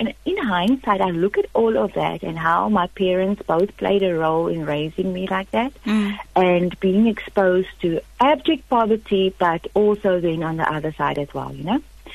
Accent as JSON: {"language": "English", "town": "East London", "region": "Eastern Cape", "country": "South Africa", "lives_now": "Bloemfontein, South Africa", "said": "And I was now at the age of 23 years old. And I moved back to the Free State from the Eastern Cape. I'm from East London."}